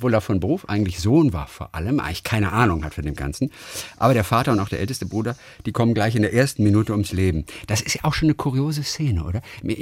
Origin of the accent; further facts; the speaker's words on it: Lübeck, Schleswig-Holstein, Germany; born there; Hamburg, Lübeck, Hannover. Aber Lübeck ist die Geburtsstadt.